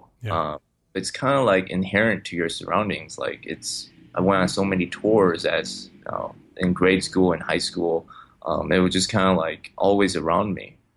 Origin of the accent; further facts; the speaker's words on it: Chicago, Illinois, United States; Like, my parents are immigrants from China. I'm born and raised in Chicago. So we were fairly poor, growing up.